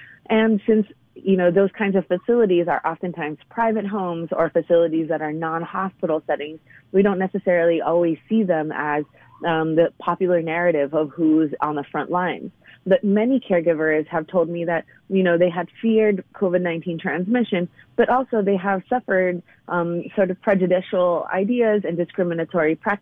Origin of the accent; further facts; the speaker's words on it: Philippines; now in United States; And for me, my family, this is a personal story. When we came here from the Philippines, my paternal, maternal grandparents, my parents, even my sister, currently some of my relatives work as caregivers.